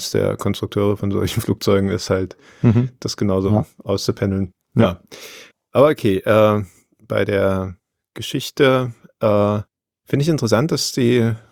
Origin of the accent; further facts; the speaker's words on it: East Germany, Germany; ich bin ja im Osten groß geworden, war bei der NVA hier